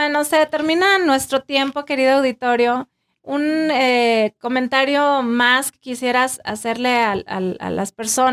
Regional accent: Mexico; No están acostumbrados como el mexicano, estamos acostumbrados a comer en la calle o a los bichitos, ¿no?

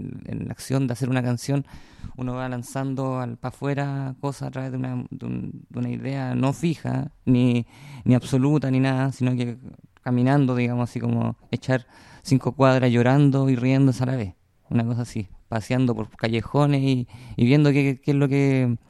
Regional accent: San Antonio, Valparaíso, Chile; born there; Nací en... ¿Cómo se llama? En San Antonio. Y decís una calle, la calle Honolulu, pero... Pero no, nací en el hospital de San Antonio, Claudio Vicuña.

